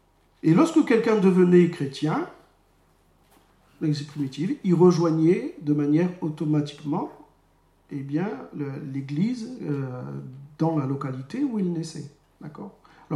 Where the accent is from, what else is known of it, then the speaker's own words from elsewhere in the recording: Algeria; born there; Enfin, je suis pas né en France, je suis né en Algérie, mais c'était français à l'époque.